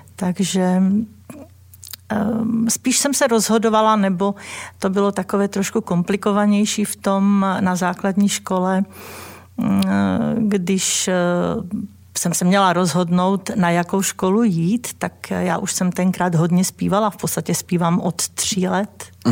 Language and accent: Czech; Malčice, Košice Region, Slovakia; also born or lived in Michalovce; Já jsem se narodila sice v Michalovcích, ale žila jsem 8 let na vesnici, která se jmenovala Malčice. Správně Malčice, protože to je východ. A v podstatě jsem vyrůstala s několika generacemi